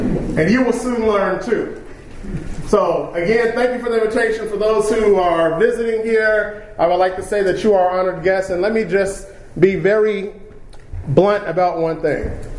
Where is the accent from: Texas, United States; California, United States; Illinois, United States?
California, United States; because originally we're from California. I know nothing about building things.